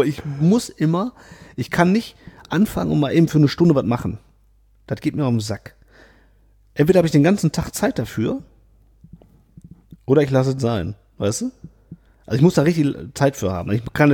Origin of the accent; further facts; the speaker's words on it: Mülheim, Germany; ich komme ja aus Mühlheim, weil ich das schon mal erzählt habe.